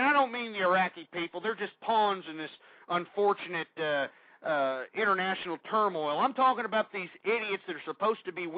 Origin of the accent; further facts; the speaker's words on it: Texas, United States; and I'm from Texas, folks. I know people that go out to these oil rigs that are all over the Gulf of Mexico.